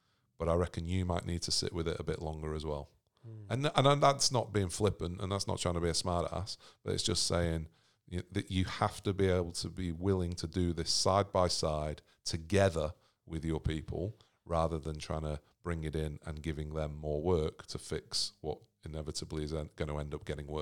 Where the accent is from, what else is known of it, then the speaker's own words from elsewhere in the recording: Sydney, New South Wales, Australia; we're from Sydney.